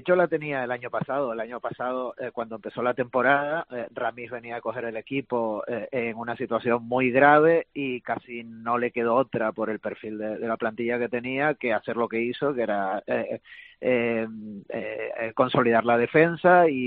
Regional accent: Canary Islands, Spain; uno como tinerfeño

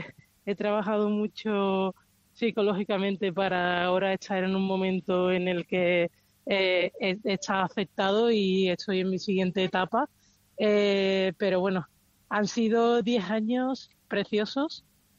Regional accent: Spain; aunque el rugby esté creciendo ahora en España, las españolas también podemos dar un nivel internacional

